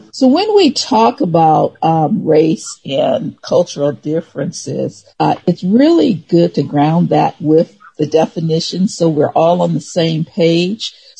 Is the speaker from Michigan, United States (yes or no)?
yes; Detroit, Michigan, United States; also born or lived in Arkansas; I was born in Arkansas, raised in Detroit, and I moved back to Arkansas, then to California